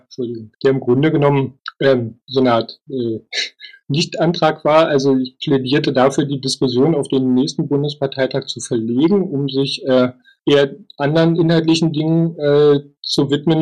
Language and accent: German; Berlin, Germany; Ich komme aus Berlin, bin Jahrgang 69, sozialisiert worden in West-Berlin.